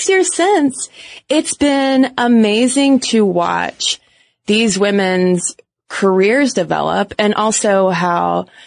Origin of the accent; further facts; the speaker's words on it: Atlanta, Georgia, United States; I'm this podcaster from Atlanta going up to, you know, hang out and eat dinner with all of these badass go-getters.